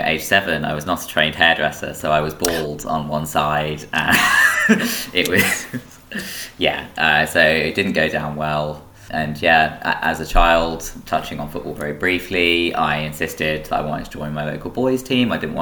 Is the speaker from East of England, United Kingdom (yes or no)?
yes; Peterborough, East of England, United Kingdom; So I grew up in Peterborough. I'm a very late 90s baby, 98.